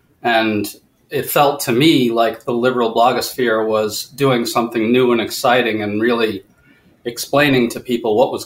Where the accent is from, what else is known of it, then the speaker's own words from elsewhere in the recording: New York City, New York, United States; I grew up in Lower Manhattan and Greenwich Village, actually. In those days, it was a little bit different than it looks now.